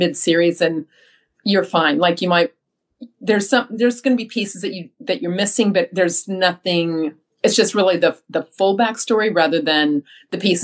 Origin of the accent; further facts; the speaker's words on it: Arizona, United States; So I grew up in Arizona and they have no daylight savings time.